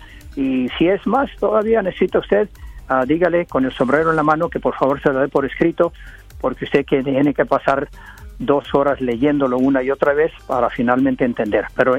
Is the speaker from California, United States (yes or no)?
yes; Modesto, California, United States; born there; Nací en Estados Unidos, Modesto, California, el día 28 de febrero del año 1985.